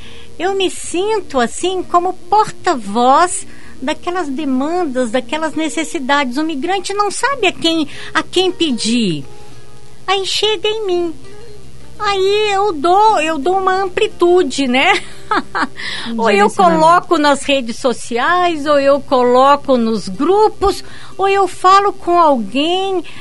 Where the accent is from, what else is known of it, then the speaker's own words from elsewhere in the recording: Brazil; now in Curitiba, Brazil; Então, da nossa parte, enquanto brasileiros, né, enquanto voluntários desse grupo Fraternidade na Unidade, a gente busca assim sensibilizar a comunidade curitibana